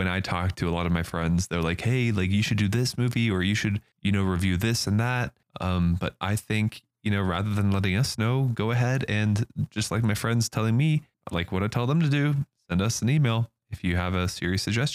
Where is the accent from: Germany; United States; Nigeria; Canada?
Germany; English is a second language; I mean, all we Germans change is the S sound.